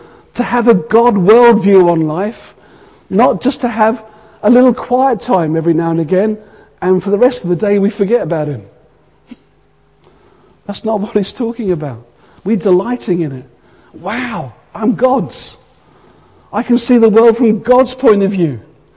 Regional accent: United Kingdom; Or just nod your head, because I know we're British.

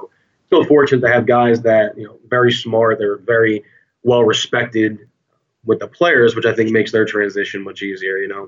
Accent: New Jersey, United States; I'm from the Shore area, New Jersey.

